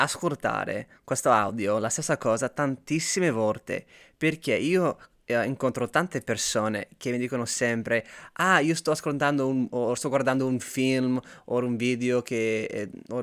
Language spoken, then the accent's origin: Italian; California, United States; Italian is a second language; vengo dal Sud California e ormai sono appassionato per l'Italia, per la lingua italiana, che mi piace tantissimo.